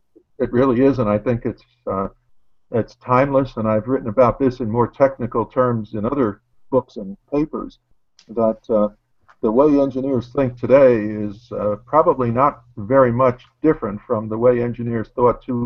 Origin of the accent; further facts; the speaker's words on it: Brooklyn, New York, United States; I grew up in Brooklyn in Park Slope and used to walk up the slope, up the hill